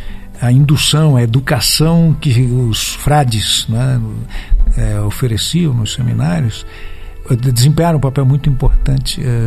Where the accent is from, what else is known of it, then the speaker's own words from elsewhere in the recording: Brazil; A vida no Brasil profundo, de onde eu venho, começava mais cedo.